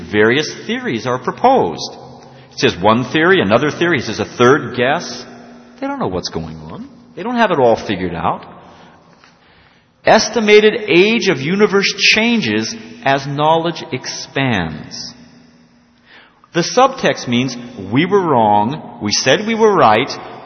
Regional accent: Missouri, United States; I'm from Missouri, you got to show me.

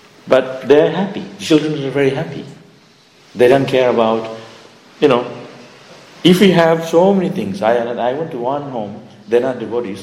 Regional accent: India; I grew up in India. I didn't have any running train in a room.

